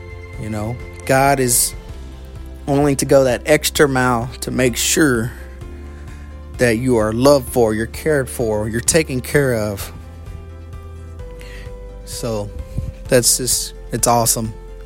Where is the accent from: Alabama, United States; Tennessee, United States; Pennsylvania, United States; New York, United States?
Tennessee, United States; Clarksville; A little bit of my backstory is I'm from Clarksville, Tennessee, obviously. I grew up in the church, went to church every Sunday, every Wednesday, and it was awesome.